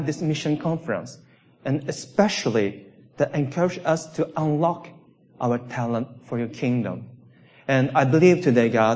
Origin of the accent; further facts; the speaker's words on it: Sweden; English is a second language; Because most of the time when I explain where I come from, I would say Sweden.